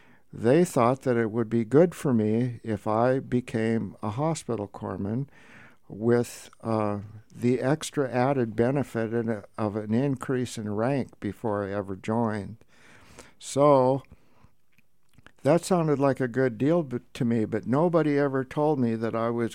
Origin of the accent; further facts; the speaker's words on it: Shelby, Montana, United States; I received a phone call from my dad, who lived in Shelby. That was my hometown, Montana, in 1967, September of 1967.